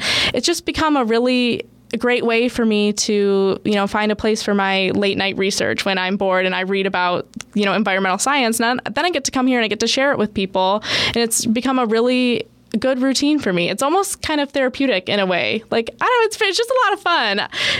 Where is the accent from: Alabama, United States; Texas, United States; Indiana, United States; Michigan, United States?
Michigan, United States; Davison; I, growing up in Davison, which is just 5 minutes east of here